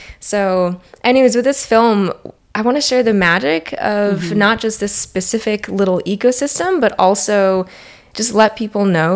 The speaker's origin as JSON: {"language": "English", "town": "Miami", "region": "Florida", "country": "United States", "tie": "born or raised there", "said": "I grew up in Miami, Florida, which is in the neotropics. There is, you know, lizards running around everywhere. My grandparents lived right on Biscayne Bay."}